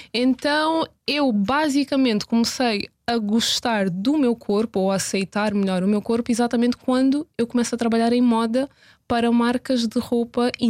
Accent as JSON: {"language": "Portuguese", "region": "Luanda", "country": "Angola", "tie": "born or raised there", "also_born_or_lived": "Leeds", "moved": "as an adult", "said": "Eu saí de Luanda aos 18, fui para Leeds, norte de Inglaterra."}